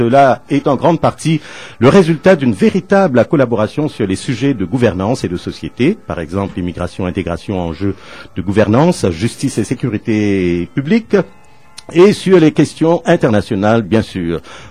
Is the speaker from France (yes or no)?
no; Canada; comme on dit bien chez nous au Canada français.